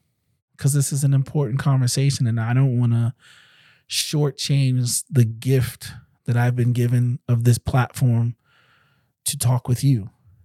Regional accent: New York City, New York, United States; It was just that was part of my culture growing up in New York City, is that when people say it's a melting pot, it is a melting pot.

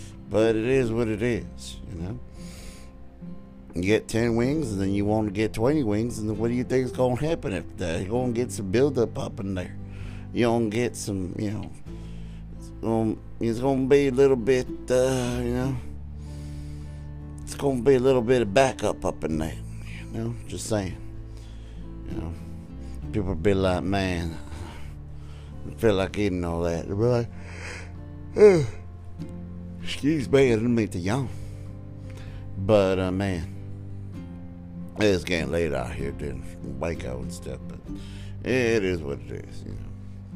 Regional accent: Waco, Texas, United States; Yeah, I am from Waco. I'm from the Lone Star State and from the greatest state of all time.

